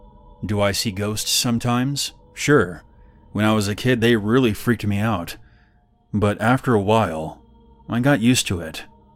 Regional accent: Mexico City, Mexico; now in Texas, United States; I grew up in Mexico City and relocated to Texas in 1998, where I got a job remodeling houses.

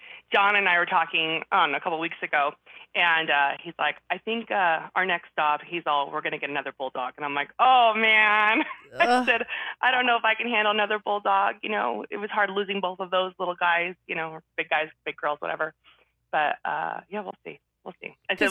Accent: Idaho, United States; you've done a really great job setting up shop in Idaho, you know, and this is my hometown. This is everything.

